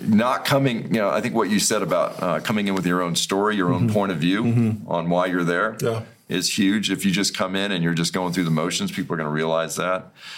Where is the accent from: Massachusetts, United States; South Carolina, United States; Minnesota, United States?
South Carolina, United States; singer's from Boston, and I was from South Carolina.